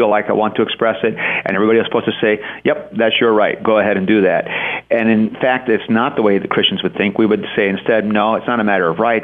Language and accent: English; United States; I am an American living in this country today